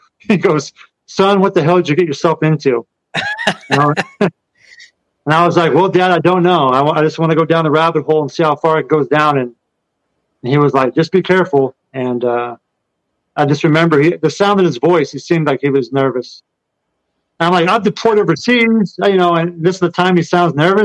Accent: Kansas, United States; And I'm from Kansas and grew up on a farm where we had horses and all, you know, all kinds of animals you can think of. We lived out in the middle of nowhere.

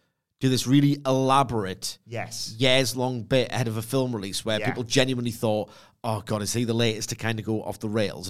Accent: United Kingdom; I'm a British wrestler, and I'm a bit better British wrestler than you, actually.

